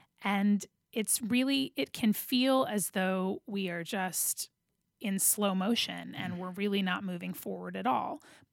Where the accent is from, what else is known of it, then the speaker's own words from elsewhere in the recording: Georgia, United States; I'm from Georgia, and Stacey Abrams is running to be the first Black woman governor in the country.